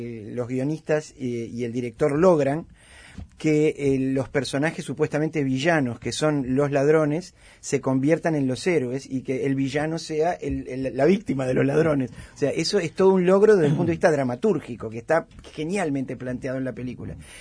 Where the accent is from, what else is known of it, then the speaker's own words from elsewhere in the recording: Uruguay; que reflexionar como uruguayos